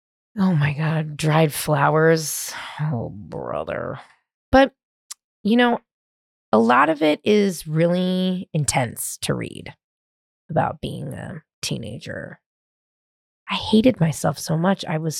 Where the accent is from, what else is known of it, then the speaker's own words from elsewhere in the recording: San Francisco, California, United States; I was this kid from San Francisco that was smoking weed every day and drinking